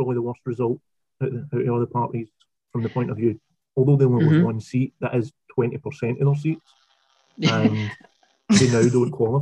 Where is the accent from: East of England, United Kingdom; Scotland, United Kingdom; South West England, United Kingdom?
Scotland, United Kingdom; Cambuslang; I grew up in Cambuslang, and Rutherglen and Cambuslang always had quite a strong tradition.